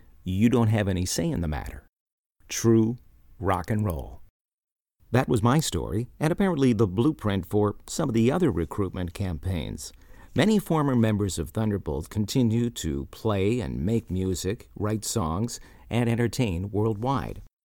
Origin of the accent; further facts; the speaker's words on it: the Maritimes, Canada; You know, I grew up in the Maritimes, a place rich with stories and storytellers, and I realized everybody has a story, and we are all connected.